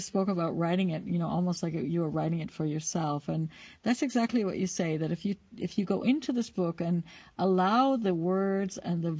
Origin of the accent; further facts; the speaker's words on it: United States; now in Berlin, Germany; I grew up in America and I'm living in Berlin, Germany.